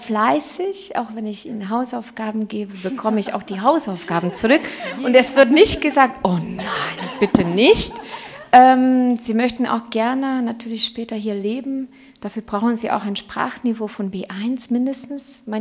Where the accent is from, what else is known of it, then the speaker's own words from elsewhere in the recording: Hungary; now in Germany; also ich bin selber Ausländerin. Ich komme aus Ungarn. Ich lebe seit 15 Jahren in Deutschland.